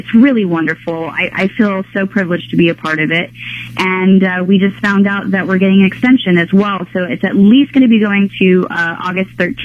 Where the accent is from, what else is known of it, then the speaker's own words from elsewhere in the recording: San Antonio, Texas, United States; I grew up primarily in San Antonio, Texas.